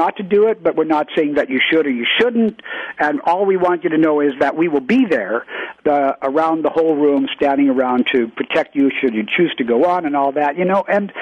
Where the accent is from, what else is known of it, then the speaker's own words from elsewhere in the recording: Canada; And I'm a Canadian.